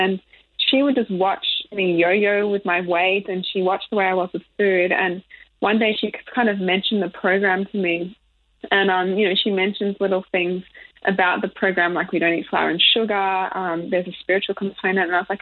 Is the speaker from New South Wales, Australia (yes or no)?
no; Melbourne, Victoria, Australia; I grew up in Melbourne